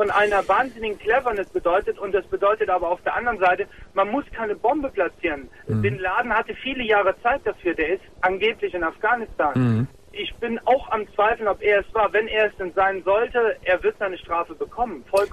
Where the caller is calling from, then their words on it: Germany; Ich rufe aus Deutschland an und der Grund ist mit uns auch, ich bin Moslem, ich bin Deutscher und bin Moslem.